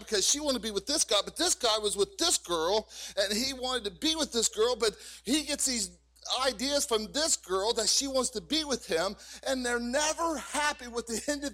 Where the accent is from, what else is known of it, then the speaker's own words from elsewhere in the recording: Wick, West Virginia, United States; I grew up out in Tyler County. I grew up in a place called Wick. And it's just a little black hole in Tyler County.